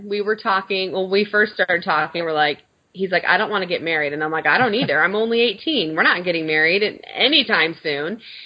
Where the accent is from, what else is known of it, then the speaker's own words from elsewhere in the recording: Michigan, United States; Cause like you said, growing up in Michigan, I mean, I had what I call my quote unquote church friends.